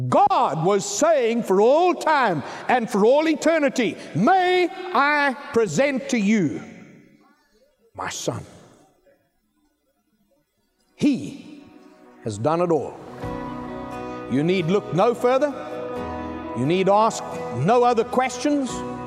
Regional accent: South Africa; I grew up in Africa amongst the Zulu people.

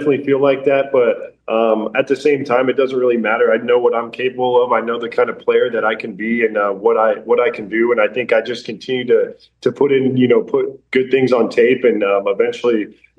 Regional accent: Fort Morgan, Colorado, United States; also born or lived in Greeley; I was born in Greeley and then moved to Fort Morgan and really spent most of my life there

